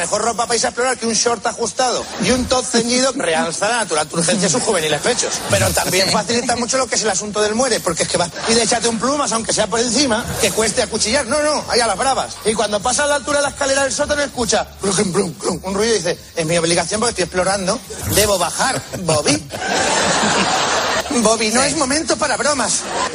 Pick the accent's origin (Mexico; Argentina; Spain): Spain; eso como español te enerva